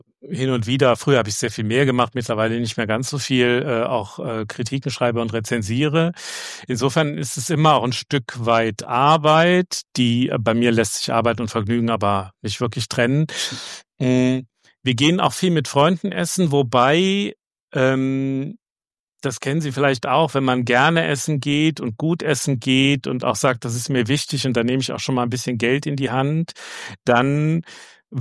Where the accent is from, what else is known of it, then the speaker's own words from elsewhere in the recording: Germany; dann bin ich als ordentlicher deutscher Bürger